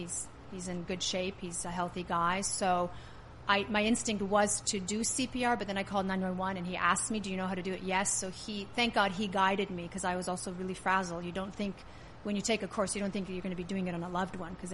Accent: Canada; also born or lived in Serbia; I'm Serbian Canadian. I did spend 10 years in Serbia as a child

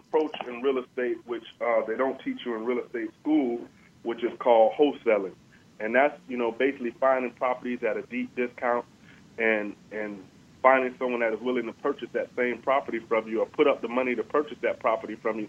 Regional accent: Jacksonville, Florida, United States; As a teenager, I grew up here in Jacksonville, Florida, the Sunshine State.

